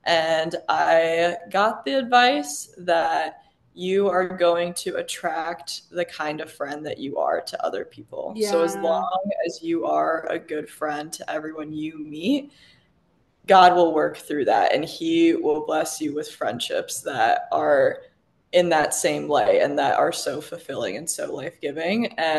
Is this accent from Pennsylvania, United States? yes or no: no; Chicago, Illinois, United States; also born or lived in St. Louis; oh, I'm from Chicago, but I just moved here from St. Louis.